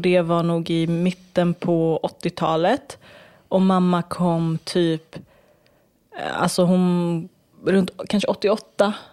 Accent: Turkey; Vi är kurder från Turkiet

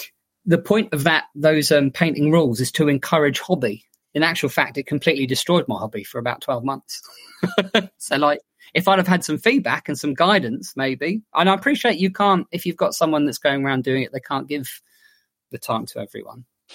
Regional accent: United Kingdom; because we're also British and polite

